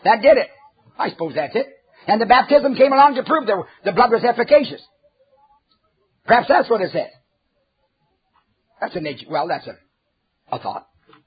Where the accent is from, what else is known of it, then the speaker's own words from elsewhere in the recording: Canada; I'm a Canadian. I know where that stuff came from.